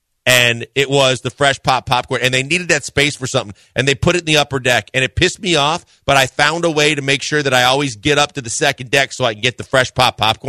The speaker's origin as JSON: {"language": "English", "region": "Wisconsin", "country": "United States", "tie": "born or raised there", "said": "because I grew up in Wisconsin and I know what goes into a hot dog"}